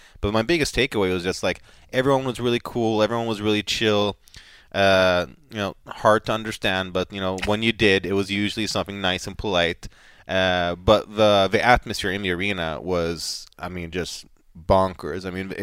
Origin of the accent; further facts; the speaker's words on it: Sweden; they debuted in my home country of Sweden not too long ago.